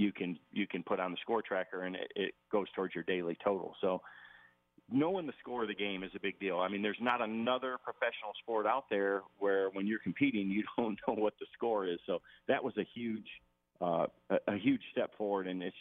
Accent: Michigan, United States; Well, I grew up in Michigan, and I've fished the Great Lakes my whole life

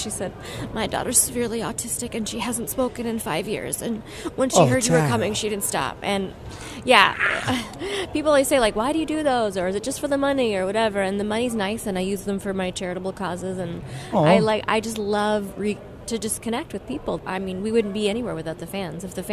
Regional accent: Toronto, Ontario, Canada; now in Los Angeles, United States; not long after I moved to Los Angeles, I'm from Toronto

